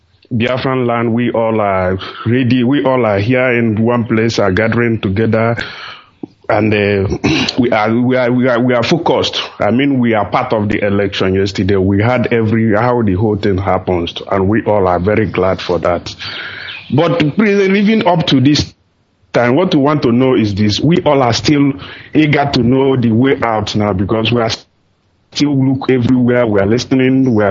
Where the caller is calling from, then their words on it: Islamabad, Islamabad Capital Territory, Pakistan; I'm calling from Islamabad, Pakistan.